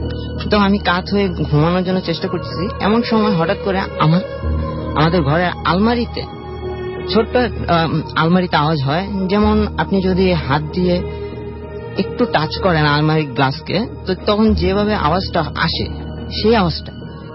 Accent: Noakhali, Chittagong Division, Bangladesh; now in Dhaka, Bangladesh; নোয়াখালী থেকে।

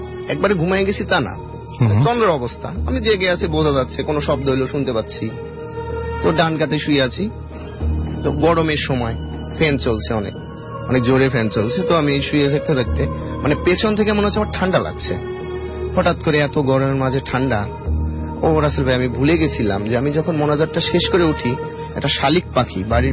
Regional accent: Rajshahi Division, Bangladesh; now in Dhaka, Bangladesh; আমার গ্রামের ঘটনা, নাটোর জেলাতে। আমার বাড়ি গ্রামে।

